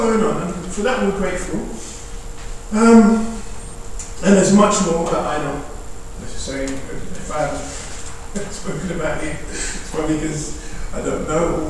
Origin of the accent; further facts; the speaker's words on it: Ghana; I'm from Ghana.